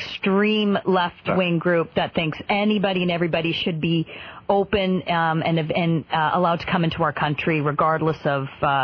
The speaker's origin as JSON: {"language": "English", "country": "Canada", "said": "I do refer to myself as a Canadian"}